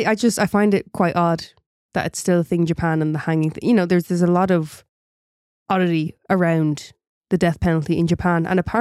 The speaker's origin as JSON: {"language": "English", "country": "Ireland", "said": "I'm Irish."}